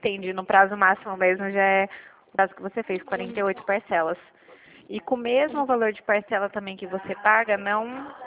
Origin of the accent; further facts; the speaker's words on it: Itu, São Paulo, Brazil; eu sou daqui de Itu